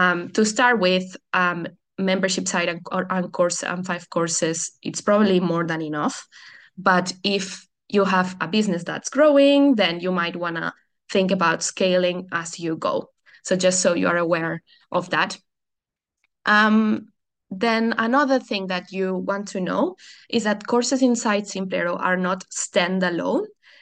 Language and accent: English; Barcelona, Catalonia, Spain; first language Catalan; English is a second language; My first language is actually Catalan. I'm from Barcelona, from a small region in Spain. So that's my first language. And then I also speak Spanish as my mother tongue because we speak both there. And then here, obviously, English and Portuguese as well.